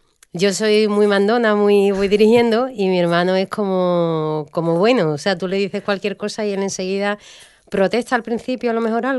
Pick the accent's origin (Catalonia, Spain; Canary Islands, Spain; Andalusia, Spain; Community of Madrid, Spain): Andalusia, Spain; El Puerto de Santa María; Soy del puerto, pero en concreto de Valdelagrana.